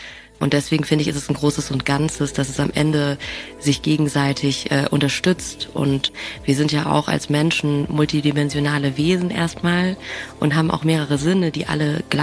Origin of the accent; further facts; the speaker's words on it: Southern Germany, Germany; Ich bin ja in einem Umfeld aufgewachsen in Süddeutschland, wo einfach schon ich sehr, sag ich mal, anders war immer.